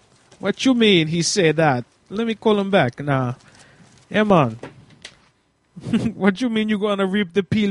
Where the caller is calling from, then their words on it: Pennsylvania, United States; also born or lived in Las Vegas; Well, I'm calling from Central PA, you see, but I've got a cell phone. I moved out here a few years ago.